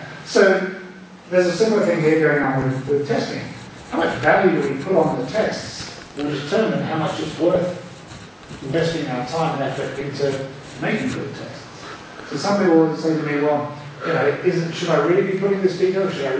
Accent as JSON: {"language": "English", "country": "Australia", "lives_now": "Germany", "said": "I'm Australian, so I've done the Southern Hemisphere. I'm now in Germany, so I've done the Northern Hemisphere."}